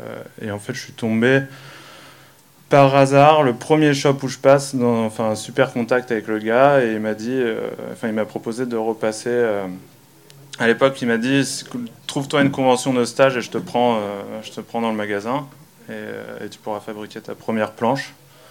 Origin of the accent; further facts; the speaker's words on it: Le Havre, Normandy, France; Alors, moi je suis normand, enfin je viens du Havre, donc je viens pas si loin que ça.